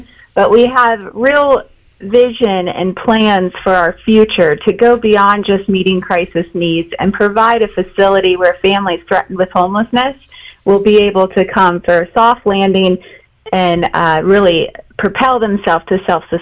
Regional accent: Fort Pierce, Florida, United States; So I'm born and raised in Fort Pierce, my father and grandfather, and then now I have my children there.

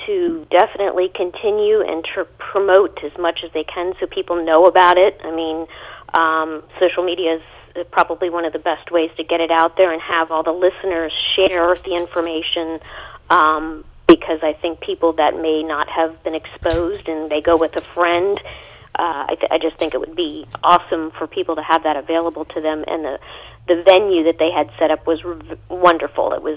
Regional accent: Port St. Lucie, Florida, United States; Actually, we're from Port St. Lucie.

